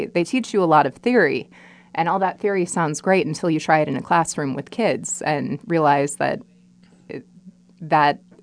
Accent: Ventura, California, United States; I'm from Ventura originally and was always pretty nerdy.

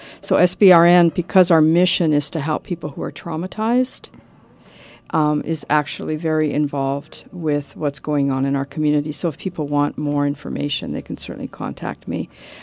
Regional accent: Canada; I immigrated when I was six to Canada. I'm actually Canadian.

